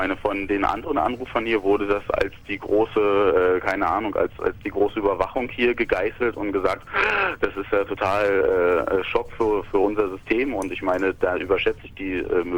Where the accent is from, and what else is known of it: Russia; now in Germany